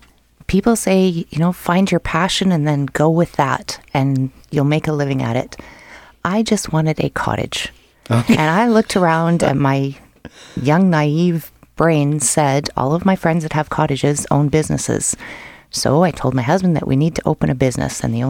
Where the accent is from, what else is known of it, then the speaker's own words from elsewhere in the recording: Victoria, British Columbia, Canada; moved away as an adult; now in Winnipeg, Canada; I'm originally from Victoria, BC. I moved here on my 19th birthday, fell absolutely head over heels in love with Winnipeg